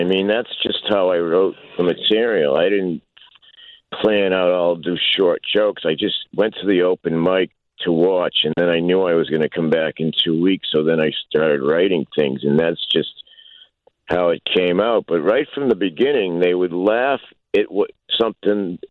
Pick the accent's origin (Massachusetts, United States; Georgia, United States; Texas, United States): Massachusetts, United States; I came from Massachusetts to do the show there.